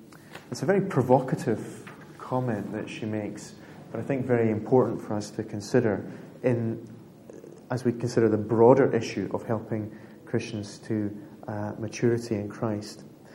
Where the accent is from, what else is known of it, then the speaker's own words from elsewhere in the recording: Scotland, United Kingdom; which for me as a Scotsman, having paid full price not long ago, is very, very difficult.